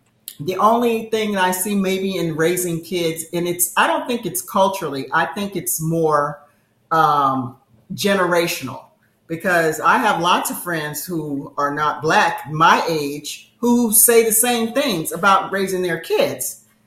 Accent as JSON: {"language": "English", "town": "Lakeland", "region": "Florida", "country": "United States", "tie": "born or raised there", "said": "I'm from the South. So a lot of the people, no matter what color they are, it's just the cultural, socioeconomic level of how you're raised. Because I was raised around all kinds. Lakeland is a weird kind of place."}